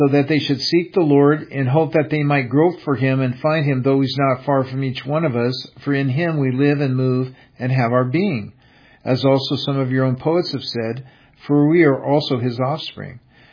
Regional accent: Seattle, Washington, United States; born there; I was born in Seattle, Washington. I didn't have a say of where I was going to be born.

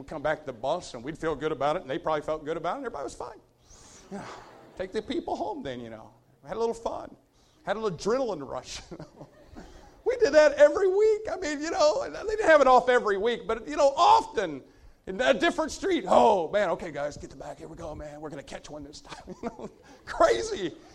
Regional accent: Jacksonville, Florida, United States; You know, I'm from Jacksonville, and we're country.

